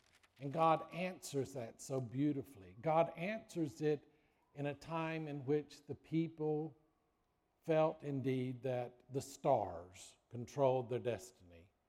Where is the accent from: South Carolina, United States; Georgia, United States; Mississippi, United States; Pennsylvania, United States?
South Carolina, United States; well, I'm from South Carolina, so I don't know what waiting on the Chinook means.